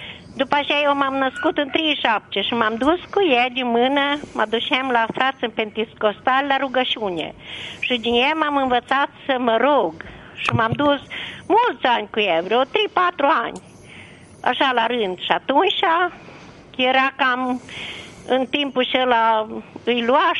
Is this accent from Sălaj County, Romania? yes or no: no; Bonțești, Arad County, Romania; now in Arad, Romania; Eu sunt o soră de la Bonțești. Uh-huh. Dar mi-s mutat aici în Arad, și am 70 de ani. Bunica mea a fost, adică familia mea a fost ortodoxă.